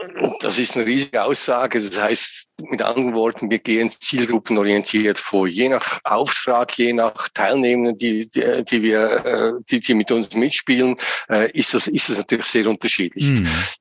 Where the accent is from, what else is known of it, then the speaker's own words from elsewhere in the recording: Lucerne, Switzerland; moved away as an adult; now in Gossau, Switzerland; Ich bin in Luzern aufgewachsen, aus der Innerschweiz. Und über Studium kam ich dann in die Ostschweiz